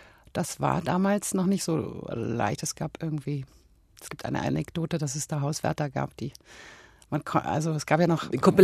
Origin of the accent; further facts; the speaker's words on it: Berlin, Germany; born there; Ich wurde in einem Krankenhaus in Spandau geboren